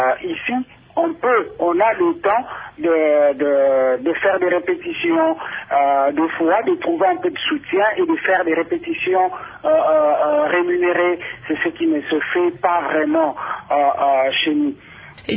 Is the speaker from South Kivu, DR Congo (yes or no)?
no; Kinshasa, DR Congo; now in France; je ne vois pas malheureusement chez moi à Kinshasa au Congo et que ici donc je continue de faire mes interventions dans des écoles, dans des théâtres, dans des festivals.